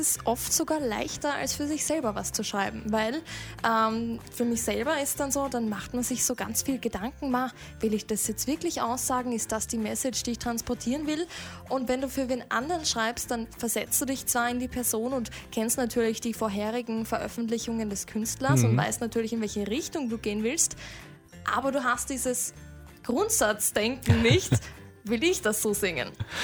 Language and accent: German; Austria; bei uns in Österreich